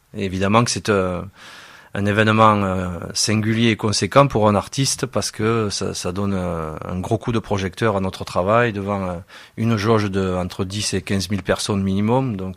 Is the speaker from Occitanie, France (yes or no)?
yes; Narbonne, Occitanie, France; je suis natif de Narbonne.